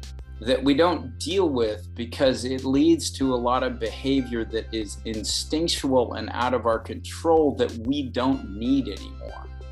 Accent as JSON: {"language": "English", "town": "Santa Barbara", "region": "California", "country": "United States", "tie": "born or raised there", "said": "but then I grew up in Santa Barbara. I moved back to Santa Barbara"}